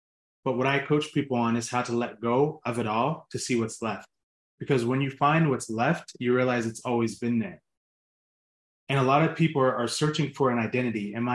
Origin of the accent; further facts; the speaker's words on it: Pittsburgh, Pennsylvania, United States; I grew up in Pittsburgh. I played at Pitt before I transferred to UMass.